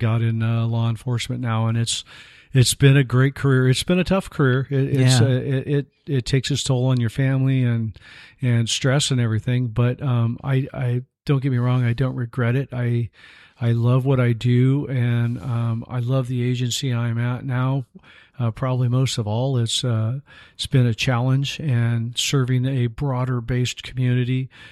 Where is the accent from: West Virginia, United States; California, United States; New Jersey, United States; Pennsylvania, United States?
California, United States; Gilroy; I was born and raised in Gilroy, California.